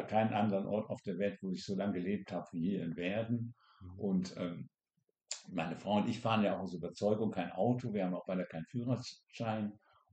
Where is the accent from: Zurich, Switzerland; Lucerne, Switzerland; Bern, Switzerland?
Bern, Switzerland; Twann; ist man ja heimatberechtigt, da wo man herstammt und nicht da, wo man geboren ist. Und deswegen bin ich eigentlich kein Basler, sondern komme vom Bieler See, aus einem kleinen Weinbauerndorf, das heißt Zwann. Das ist neben Biel